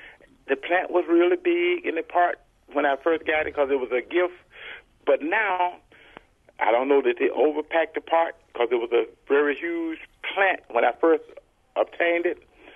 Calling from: Wisconsin Dells, Wisconsin, United States; I'm calling from the Wisconsin Dells area.

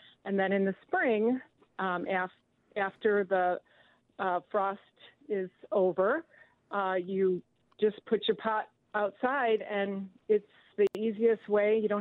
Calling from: Milwaukee, Wisconsin, United States; Hi, I'm calling from Milwaukee.

